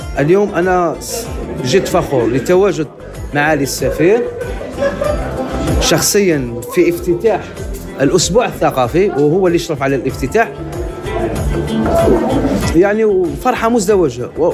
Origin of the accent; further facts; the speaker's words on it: Algeria; بطبيعة الحال نحن كجزائريين يمثل لنا الكثير